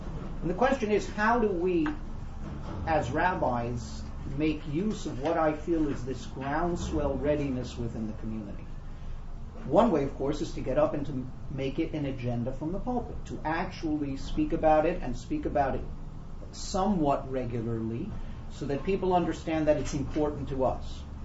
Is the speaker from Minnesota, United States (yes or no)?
no; West Hempstead, New York, United States; I'm very proud that the first of those questions came from my hometown, West Hempstead.